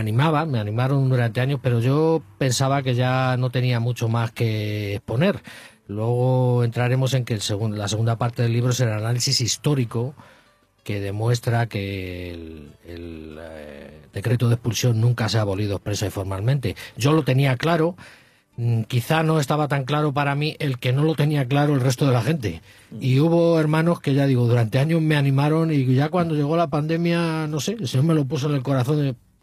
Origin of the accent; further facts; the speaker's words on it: Spain; Pues mira, soy un ciudadano español